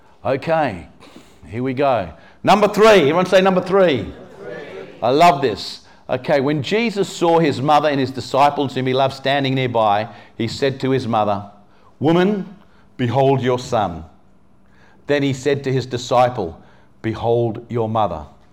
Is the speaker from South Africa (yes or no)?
no; England, United Kingdom; now in Perth, Australia; We left England. I'm from England originally. I'm Anglo-Indian, born in England. And we left the great Southampton.